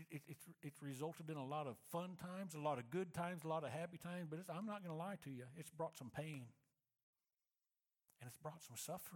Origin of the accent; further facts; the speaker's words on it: Moberly, Missouri, United States; I drove by the old church where I grew up in Moberly, Missouri.